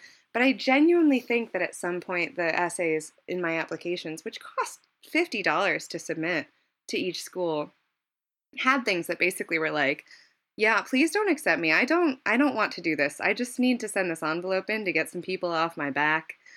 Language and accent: English; Connecticut, United States; growing up in Connecticut, everything there is AZA accredited